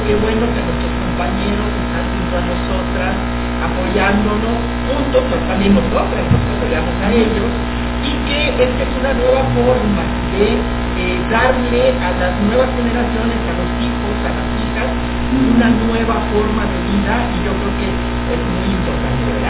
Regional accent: Chiapas, Mexico; estudié enfermería en mi tierra, en Chiapas.

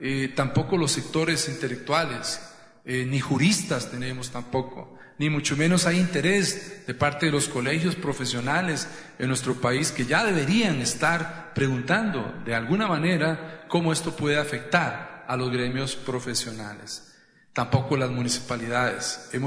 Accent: Costa Rica; mi privacidad como ciudadano costarricense

